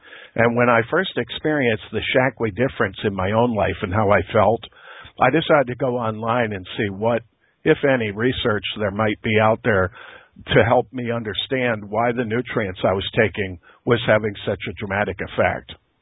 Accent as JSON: {"language": "English", "town": "LaGrange", "region": "Illinois", "country": "United States", "said": "I'm a chiropractor from LaGrange, Illinois, which is about 9 miles just due west of the Chicago Loop."}